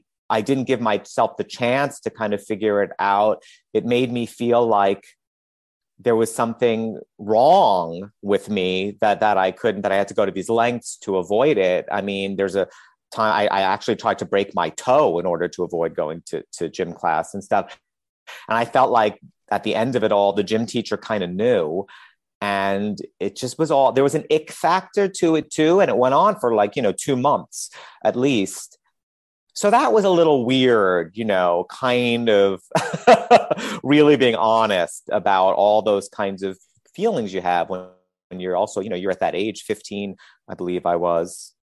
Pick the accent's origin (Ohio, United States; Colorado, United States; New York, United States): New York, United States; Queens; But when I grew up in Queens, you know, the family next door and the woman who lived next door, Irene, was the closest person in my life next to my parents to me for 40 years